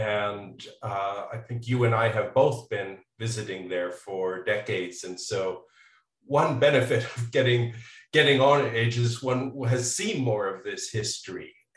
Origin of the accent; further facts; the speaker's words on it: Canada; I'm originally from Canada.